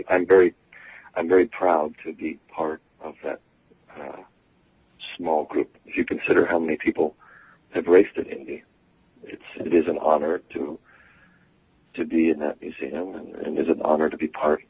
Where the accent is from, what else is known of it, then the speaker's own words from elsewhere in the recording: Italy; also born or lived in Arizona, United States / Australia; I was raised, my family, I was born in Arizona. Both my parents are American, and they decided to go live elsewhere. From 4 to 5, I think I was in Australia, and then I was raised in Italy.